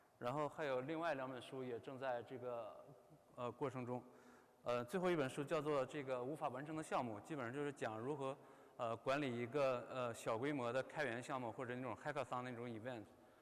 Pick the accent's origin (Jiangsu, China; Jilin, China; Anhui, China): Jilin, China; Changchun; 我是东北人，吉林长春人。